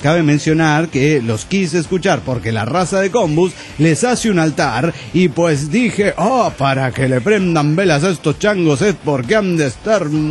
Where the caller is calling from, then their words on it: Dallas, Texas, United States; de Dallas, Texas.